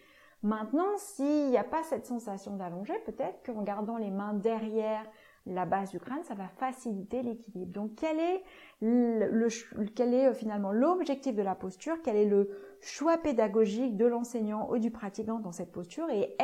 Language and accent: French; Occitanie, France; Et là d'où je viens, dans la région de Montpellier, il y a toute une petite région autour de l'étang de Thaux où il y a beaucoup de flamants roses